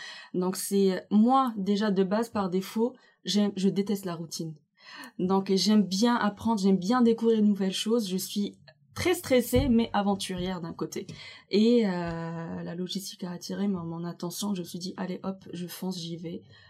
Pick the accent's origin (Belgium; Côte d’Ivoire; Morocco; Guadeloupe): Morocco; moved away as an adult; now in France; j'ai 33 ans, je suis marocaine. Ça avait fait presque 10 ans que je suis en France